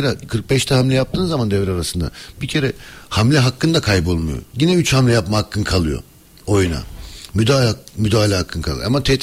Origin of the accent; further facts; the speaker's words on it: Germany; Ben tabii Almanya'da doğdum, büyüdüm ve küçükken hakikaten